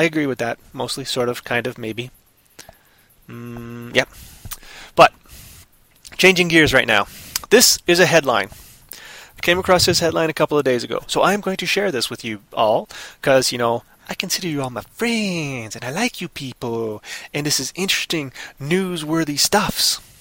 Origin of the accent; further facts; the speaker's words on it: Canada; I am Canadian, as you know.